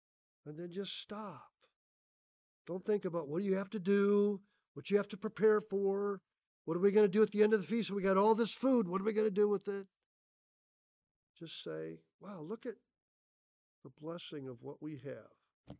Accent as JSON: {"language": "English", "region": "Nebraska", "country": "United States", "tie": "born or raised there", "said": "I grew up in Nebraska. I love that."}